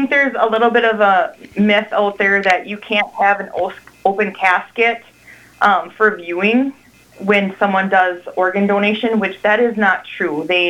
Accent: Appleton, Wisconsin, United States; I'm actually originally from Appleton.

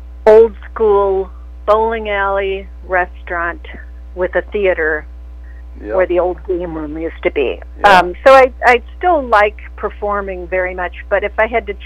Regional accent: Minneapolis, Minnesota, United States; also born or lived in Grand Forks, North Dakota; Well, I was born in North Dakota, actually. We lived in East Grand Forks, but my mother was a North Dakota farm girl, so she was thrilled that they had to cross the river to get to the hospital in Grand Forks. I was raised in Minneapolis.

